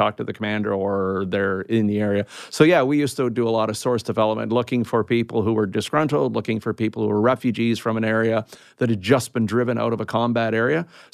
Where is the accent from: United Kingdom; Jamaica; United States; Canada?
Canada; I'm a Canadian.